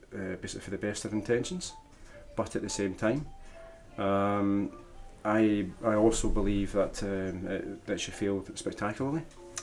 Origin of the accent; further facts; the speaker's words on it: Port Glasgow, Scotland, United Kingdom; For myself, from a personal perspective, I grew up in Port Glasgow.